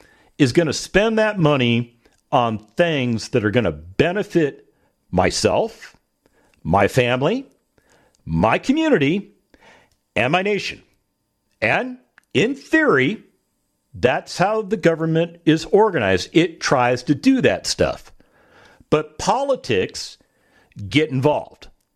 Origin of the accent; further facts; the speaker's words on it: United States; And as an American, I have the First Amendment and I can criticize at will.